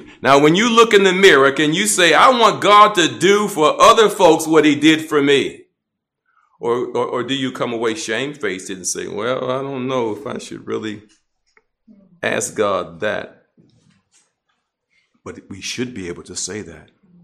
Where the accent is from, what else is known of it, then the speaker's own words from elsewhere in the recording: Detroit, Michigan, United States; you're from Detroit? I said, yeah, I'm from Detroit.